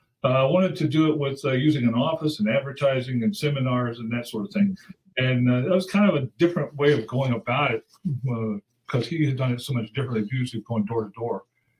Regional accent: Colorado, United States; also born or lived in Texas / Iowa / Missouri; So I always like to say I was born in Texas. I was raised in Colorado. I was educated in Iowa, and I married into Missouri.

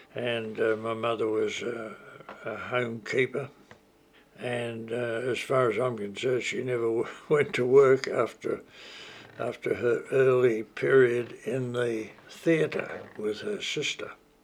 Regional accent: Coburg, Victoria, Australia; also born or lived in Elsternwick; my first memory of where we lived was in Coburg, near the penitentiary

